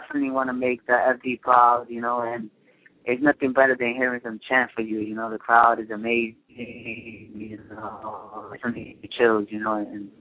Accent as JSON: {"language": "English", "town": "Bronx", "region": "New York", "country": "United States", "tie": "born or raised there", "said": "I'm a city kid. I'm a Bronx kid. I grew up in the Bronx"}